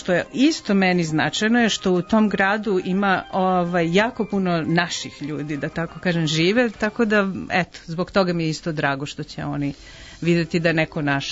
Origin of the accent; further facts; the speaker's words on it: Obrenovac, Belgrade, Serbia; sam posetila Obrenovac, inače moj rodni grad